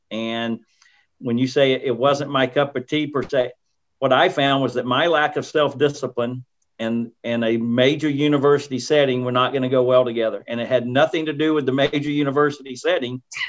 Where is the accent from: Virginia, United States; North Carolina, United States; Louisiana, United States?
North Carolina, United States; Colfax; I grew up in Colfax, North Carolina, a little tobacco town.